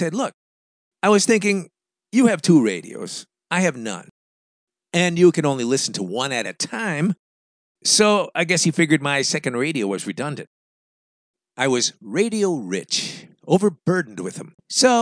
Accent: New Jersey, United States; That's not the way society works where I grew up in New Jersey.

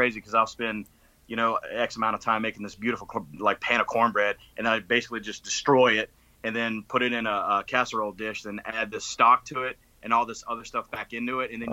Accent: Gulf Coast, United States; It's a southern dish because, we talked about before, I grew up in the Gulf Coast, so seafood is just crazy everywhere.

